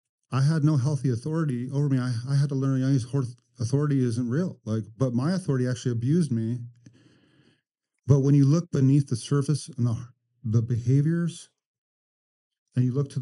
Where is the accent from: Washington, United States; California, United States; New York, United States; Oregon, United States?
Oregon, United States; Klamath Falls; And I grew up in Klamath Falls, which is in Southern Oregon.